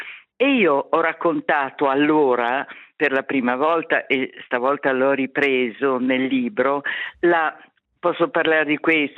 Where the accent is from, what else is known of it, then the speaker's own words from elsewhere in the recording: Milan, Lombardy, Italy; also born or lived in Ticino, Switzerland; io sono milanese, vissuta anche per molto tempo in Canton Ticino, insomma il dialetto non è estraneo, fa parte del nostro, delle radici